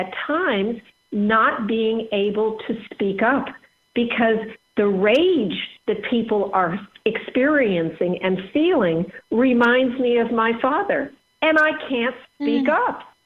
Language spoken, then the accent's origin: English; Los Angeles, California, United States; that's how I was raised in Los Angeles.